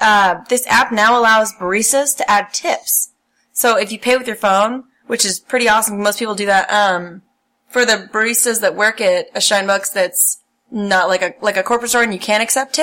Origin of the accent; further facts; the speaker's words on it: Oregon, United States; also born or lived in California; California back to Oregon. And the drive up is like super, super long. It's like 1,500 or 1,700 miles back to my hometown.